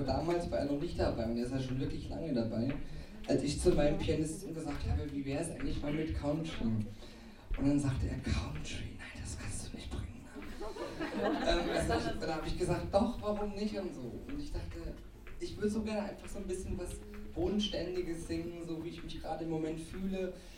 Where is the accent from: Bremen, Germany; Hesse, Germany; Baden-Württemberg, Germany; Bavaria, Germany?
Bavaria, Germany; ich komme ja eigentlich aus Niederbayern und ich wollte so ein bisschen wieder zurück zu meinen Wurzeln finden.